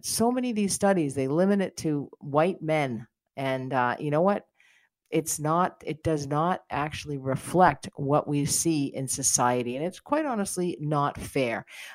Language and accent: English; United States; I can tell you, being an American